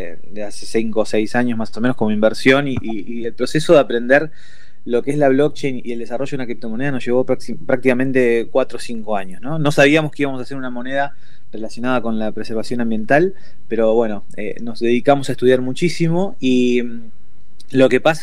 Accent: Argentina; también nosotros siendo argentinos hicimos un poco de fuerza para que el primer país donde se empezara este desarrollo fuera Argentina

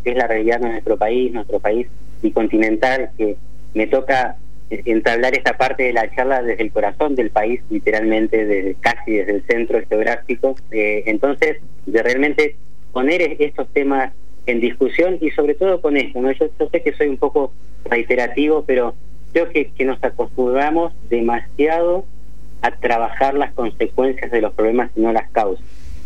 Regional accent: Argentina; nosotros lamentablemente estamos acostumbrados como argentinos o argentinas

